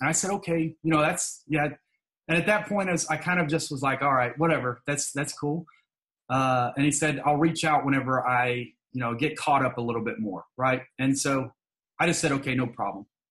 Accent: Alabama, United States; And I'm from Alabama, right? So I'm not from like a massive big city like New York City or LA or Hollywood or anything like that.

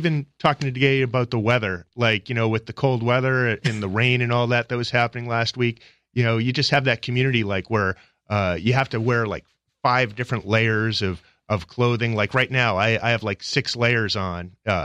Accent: Marblehead, Massachusetts, United States; also born or lived in Boston; Originally from Marblehead, Massachusetts, next to Salem. Yeah, the witch town.

